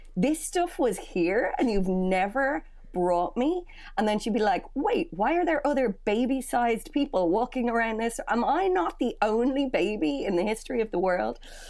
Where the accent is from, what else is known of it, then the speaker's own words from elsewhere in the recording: Dublin, Leinster, Ireland; I'm from Dublin. I am a Dublin city chick, born and bred. So I grew up in a place called Glasnevin.